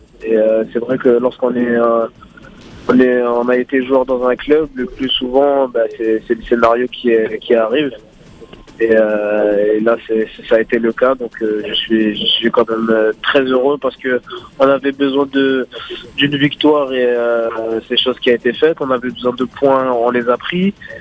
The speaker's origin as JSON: {"language": "French", "country": "France", "tie": "born or raised there", "said": "servir la France, qui a été mon pays, on va dire, d'accueil, d'adoption, et là où j'ai grandi, où j'ai fait ma vie aussi"}